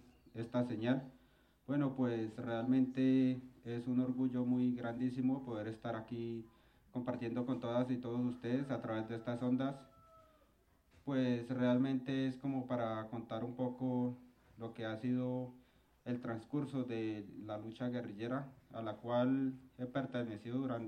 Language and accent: Spanish; Vistahermosa, Meta, Colombia; Yo soy de Vistahermosa, Meta.